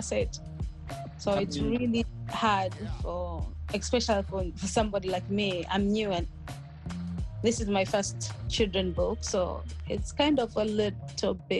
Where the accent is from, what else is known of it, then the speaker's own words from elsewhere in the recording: Tanzania; Like I'm from Tanzania and I've been to Serengeti twice.